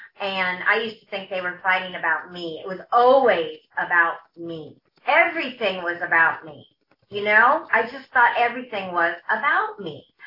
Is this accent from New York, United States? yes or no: no; Torrance, California, United States; You know, I was raised in Torrance, California.